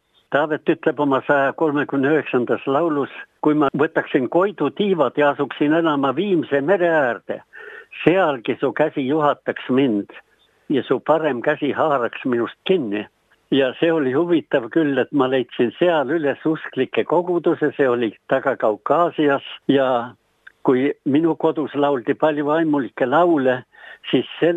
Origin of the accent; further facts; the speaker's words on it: Ridala, Lääne County, Estonia; Ma olen pärit Ridalast ja minu vanemad olid usklikud inimesed, kuulusid Ridala kogudusse